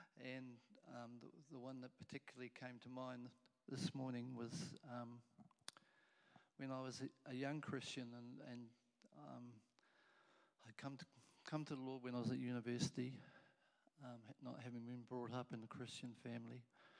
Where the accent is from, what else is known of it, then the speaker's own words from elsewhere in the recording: Auckland, New Zealand; I grew up in Auckland